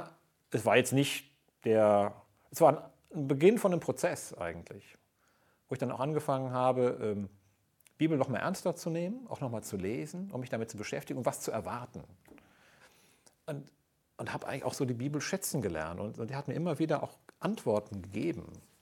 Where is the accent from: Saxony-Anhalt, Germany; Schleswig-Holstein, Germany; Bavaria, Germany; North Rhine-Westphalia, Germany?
North Rhine-Westphalia, Germany; Frechen; ich komme natürlich aus einem protestantischen Umfeld, bin aufgewachsen in Frechen.